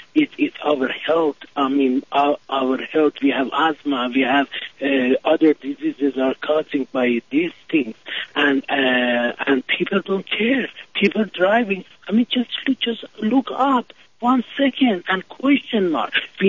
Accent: United States; Of course, yes. I'm Iranian American. Yes.

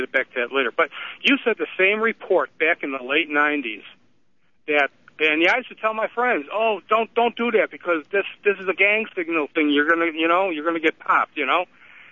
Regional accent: Arkansas, United States; I'm from Arkansas. Guy from Arkansas.

